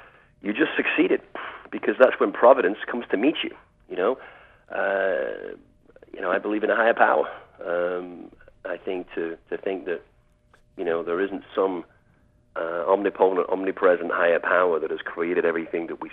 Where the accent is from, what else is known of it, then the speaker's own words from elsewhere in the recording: England, United Kingdom; now in United States; Well, I came over here from the UK. Obviously, most people can realize I'm not from California or China. And the thing that was really helpful to me was the fact that there was no entitlement. If I didn't make it, I was going to be on the next boat back to England.